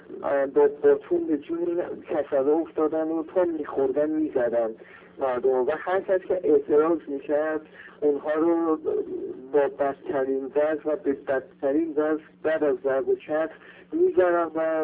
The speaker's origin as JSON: {"language": "Persian", "country": "Iran", "said": "باعث افتخار سربلندی من به عنوان یک ایرانی هستش"}